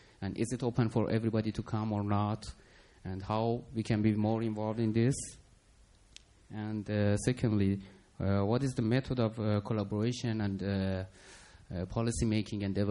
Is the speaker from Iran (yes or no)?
yes; Iran; English is a second language; from Iran, Iranian ICT Association.